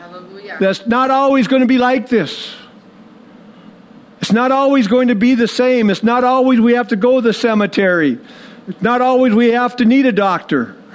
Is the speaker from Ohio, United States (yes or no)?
no; International Falls, Minnesota, United States; I was raised in International Falls. We saw 40 to 50 below several times.